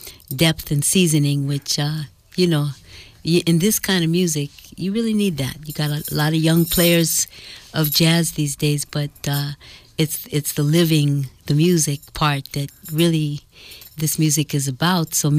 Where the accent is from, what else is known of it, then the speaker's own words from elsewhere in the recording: Oakland, California, United States; I'm from Oakland, and my breeding grounds were, for musically speaking, were around Laney Junior College